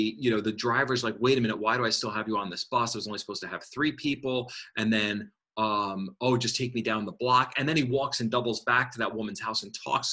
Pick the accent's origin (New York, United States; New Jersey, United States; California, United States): New Jersey, United States; I'm not Jewish, but I'm Italian from Jersey, which is actually very close.